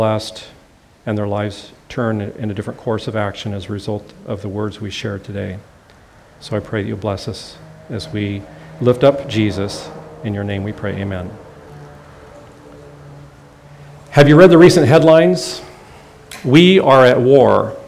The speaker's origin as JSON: {"language": "English", "region": "Idaho", "country": "United States", "said": "I come from North Idaho, and a lot of people who come visit us say, wow, why would you ever go on vacation here?"}